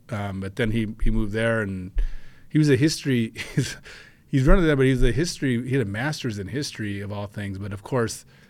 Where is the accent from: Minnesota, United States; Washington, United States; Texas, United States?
Minnesota, United States; also born or lived in Miami, Florida; No, I'm actually originally from Miami, Florida. But then my mother is originally from Minnesota, and uh-huh. I moved back here when I was very young, 2 or 3 years old. And then, so I grew up here, so this is home.